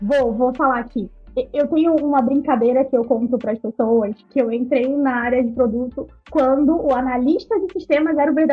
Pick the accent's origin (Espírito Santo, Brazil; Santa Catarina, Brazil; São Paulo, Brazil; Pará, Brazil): Pará, Brazil; Belém; É de Belém, não sou carioca, sou paraense, tá bom?